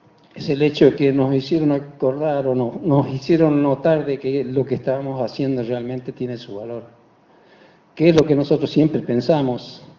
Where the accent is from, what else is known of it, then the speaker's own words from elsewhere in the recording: Goya, Corrientes, Argentina; also born or lived in Tucumán; now in Misiones, Argentina; Yo soy de cuna correntina, de Goya.